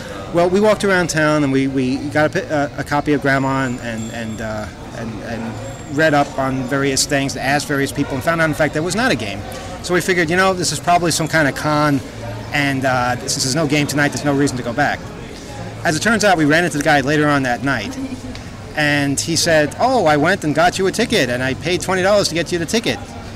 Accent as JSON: {"language": "English", "country": "United States", "said": "I'm from America. Obviously, I have a lot more money than they do here."}